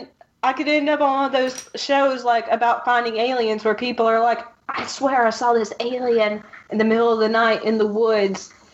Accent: the South, United States; I'm from the South, after all.

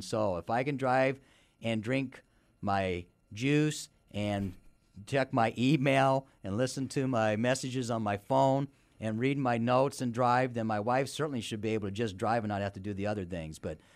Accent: California, United States; accent: Californian; And so I just say it's from California. We don't know how to pronounce words. So that's my accent.

